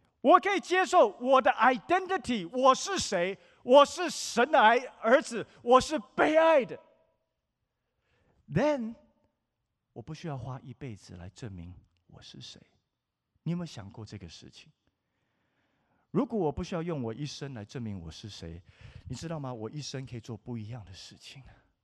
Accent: California, United States; 因为北加州是我长大的地方。

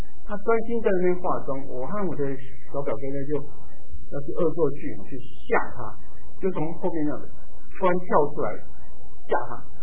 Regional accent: southern Taiwan, Taiwan; 我是在台湾南部长大的哈，小的时候，那叫那边的比较淳朴，很多的邻舍啊，还有亲戚啊，都是很近

